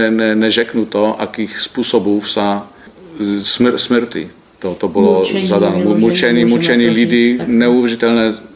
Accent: Poland; Protože Ukrajinci dostali prakticky všechno zdarma, na co my jako Poláci jsme pracovali celý generace.

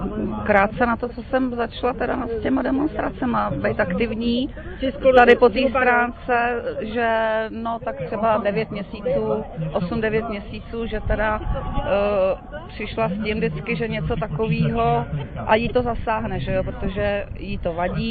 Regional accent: Liberec, Liberec Region, Czechia; Z Liberce.

